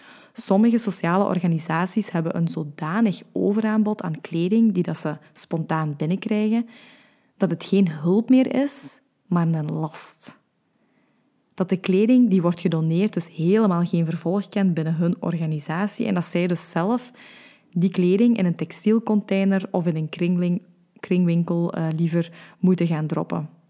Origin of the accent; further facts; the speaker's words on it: Limburg, Belgium; accent: Limburg; Zoals je wellicht al aan mijn tongval hebt gehoord, woon ik in het mooie Limburg.